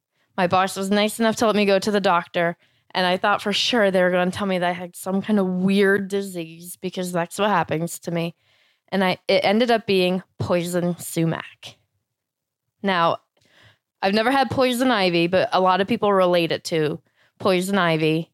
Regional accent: Florida, United States; I grew up in Florida and doing a lot of yard work.

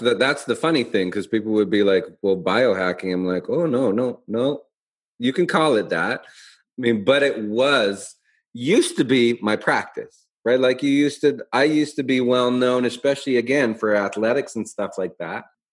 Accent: Calgary, Alberta, Canada; moved away; because I came from Calgary where at least snow

